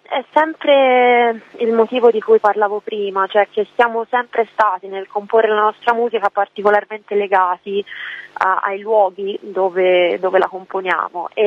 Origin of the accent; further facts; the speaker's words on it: Tuscany, Italy; accent: Tuscan; anche se sto cercando di sforzarmi di non aspirare tutte le sci, però siamo toscani e viviamo in Val d'Arno, che è una zona tra Arezzo e Firenze, quindi molto vicino al Chianti, un posto molto bello